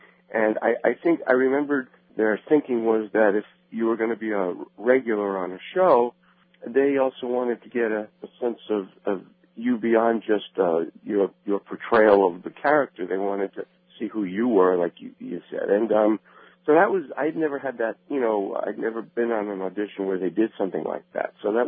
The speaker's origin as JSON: {"language": "English", "town": "Brooklyn", "region": "New York", "country": "United States", "tie": "born or raised there", "said": "I was 9 years old when I saw that movie. I grew up in Brooklyn"}